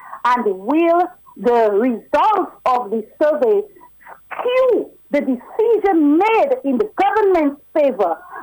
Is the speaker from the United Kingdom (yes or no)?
no; Portsmouth, Saint John Parish, Dominica; Matt, it hurts me because you know I'm from Portsmouth.